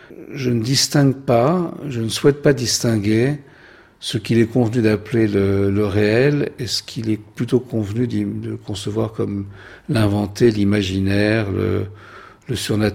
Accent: Paris, Île-de-France, France; born there; Moi, je n'ai pas connu ce monde, je ne viens pas de ce monde, je suis né à Paris.

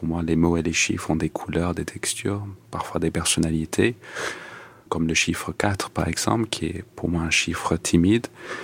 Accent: England, United Kingdom; French is a second language; Je suis né et j'ai grandi en Angleterre. Mon enfance était dans les années 80.

